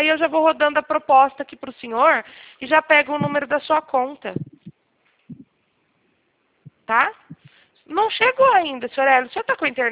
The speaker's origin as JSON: {"language": "Portuguese", "region": "São Paulo", "country": "Brazil", "said": "Eu sou de São Paulo."}